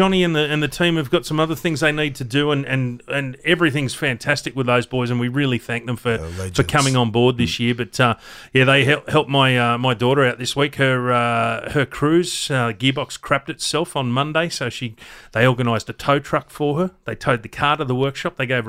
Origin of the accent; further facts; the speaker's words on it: Newcastle, New South Wales, Australia; I grew up in Newcastle. I mean, we used to ride our bloody BMXs into town with a surfboard under one arm, 14.